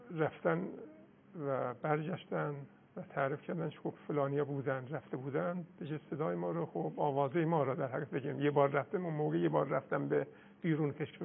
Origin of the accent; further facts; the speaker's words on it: Miandoab, West Azerbaijan, Iran; رفتیم طرف ارومیه شهر خودمون میان دو آب.